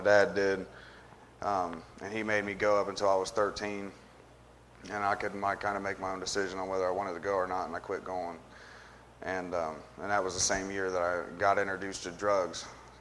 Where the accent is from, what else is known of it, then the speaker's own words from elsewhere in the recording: Springfield, Ohio, United States; I grew up in Springfield until I was three. My mom and my dad lived out there, and it was a bad part of town.